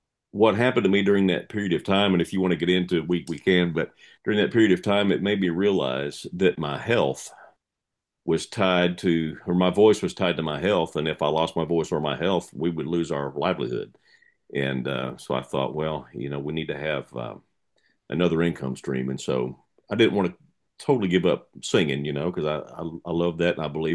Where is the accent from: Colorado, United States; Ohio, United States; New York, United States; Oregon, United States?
Oregon, United States; now in Nashville, United States; Well, like you said … I'm originally from the West Coast, state of Oregon. And I left Oregon in 1985, moved to Nashville.